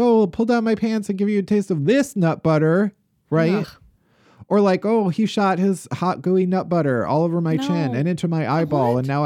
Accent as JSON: {"language": "English", "town": "Chicago", "region": "Illinois", "country": "United States", "said": "And maybe it's because we're from Chicago, the suburbs."}